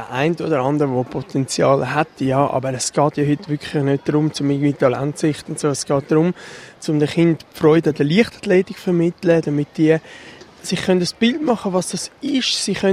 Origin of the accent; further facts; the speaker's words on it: Zurich, Switzerland; Und ich sehe jetzt das nicht als Zürcher Heimspiel für mich, sondern ich sehe das als Schweizer Heimspiel